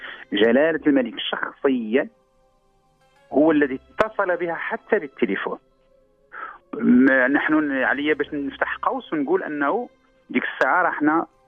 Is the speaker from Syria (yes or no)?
no; Ben Ahmed, Casablanca-Settat, Morocco; born there; في الانتخابات التشريعية في مدينة بن حمد مسقط رأسي مرتين